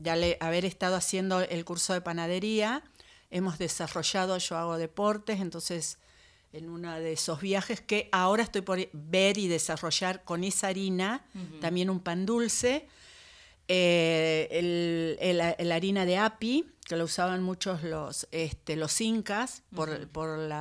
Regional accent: Lanús, Buenos Aires Province, Argentina; yo soy de Lanús

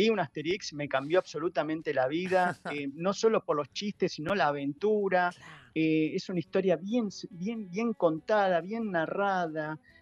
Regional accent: Argentina; ese crisol de raza, que es un poco lo que somos los argentinos también

